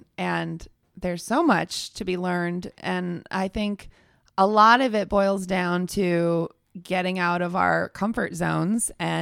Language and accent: English; Creve Coeur, Missouri, United States; I grew up primarily in Creve Coeur, but I really never thought I'd stay in St. Louis.